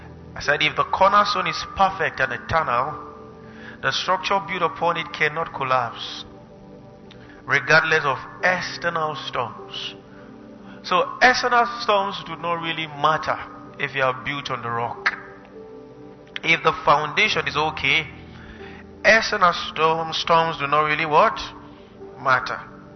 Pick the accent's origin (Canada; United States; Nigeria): Nigeria; Kaduna, Kaduna State; It's someone I grew up with in Kaduna, is a pastor.